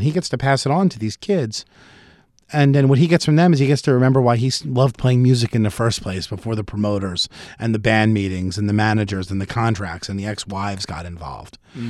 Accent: Philadelphia, Pennsylvania, United States; I am from Philly originally.

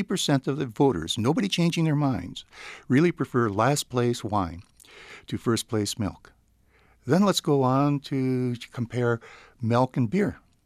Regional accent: California, United States; I'm not from the state of New York. I'm from California.

